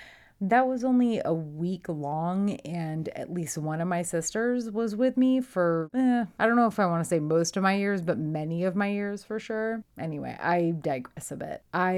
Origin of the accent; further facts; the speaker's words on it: Connecticut, United States; moved away as an adult; but really I knew that I wanted to be somewhere warmer than my home state of Connecticut.